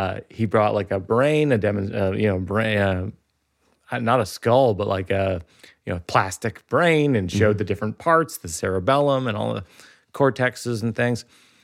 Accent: Shrewsbury, Massachusetts, United States; I grew up in Shrewsbury, Mass, outside of Worcester

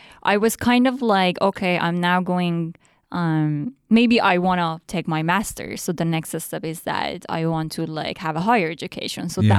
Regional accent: Iran; accent: Iranian; English is a second language; I came from Iran, as a person who lived in Iran. So my accent was Iranian.

